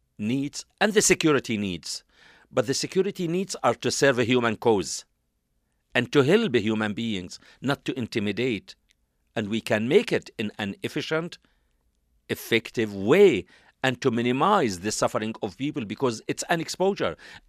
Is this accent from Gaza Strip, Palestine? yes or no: yes; Jabalia, Gaza Strip, Palestine; I am Palestinian from the Jabalia refugee camp.